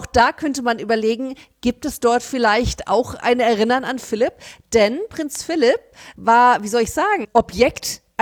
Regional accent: Frankfurt, Hesse, Germany; wir als Frankfurter Mädchen

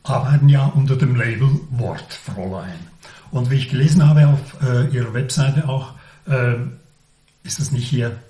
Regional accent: Laufenburg, Aargau, Switzerland; Ich bin in Laufenburg aufgewachsen und kenne also die mindere wie die mehrere Stadt.

